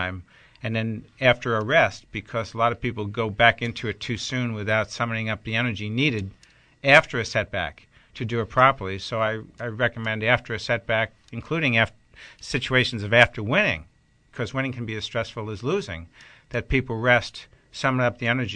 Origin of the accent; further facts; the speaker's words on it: Long Island, New York, United States; Well, I grew up on Long Island. My father was in the Army Air Corps